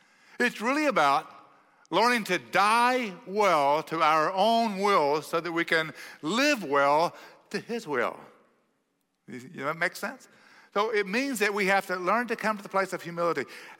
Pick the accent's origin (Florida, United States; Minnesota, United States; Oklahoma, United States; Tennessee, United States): Oklahoma, United States; I'm from Oklahoma, guys. Give me some love, right?